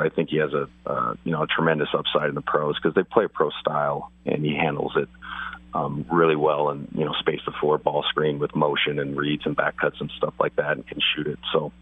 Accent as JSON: {"language": "English", "town": "Spokane", "region": "Washington", "country": "United States", "said": "It's like I was from Spokane. There was a ball boy there."}